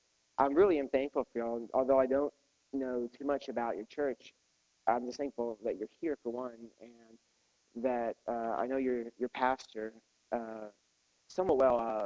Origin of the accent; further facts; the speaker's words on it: Arizona, United States; I'm from Arizona, so as a Phoenix Suns fan